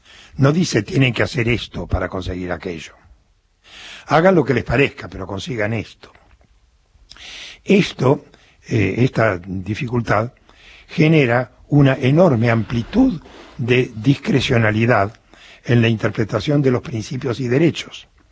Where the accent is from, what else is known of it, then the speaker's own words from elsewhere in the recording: Buenos Aires, Argentina; Soy porteño.